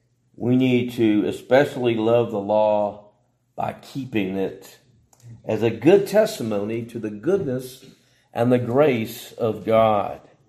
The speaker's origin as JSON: {"language": "English", "town": "Smyrna", "region": "Georgia", "country": "United States", "tie": "born or raised there", "moved": "as an adult", "said": "But I remember years ago, my hometown, or not really our hometown, but where I grew up most of my life, when I was younger, Smyrna, Georgia."}